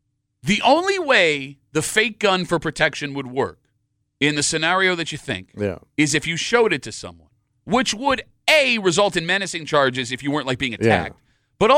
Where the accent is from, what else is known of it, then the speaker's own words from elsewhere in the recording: United States; Which, as an American, I would like the right to have my...